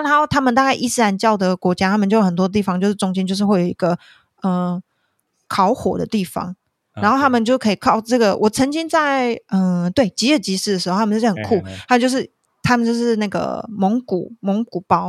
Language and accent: Chinese; Taiwan; 他们就主动来问我说，哎，你是哪里人，你的口音不太一样、我就说我是台湾人